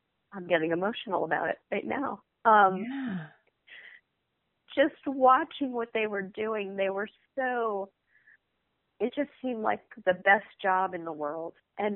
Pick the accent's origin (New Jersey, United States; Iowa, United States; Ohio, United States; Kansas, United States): New Jersey, United States; I was living in New Jersey at the time. I grew up in New Jersey.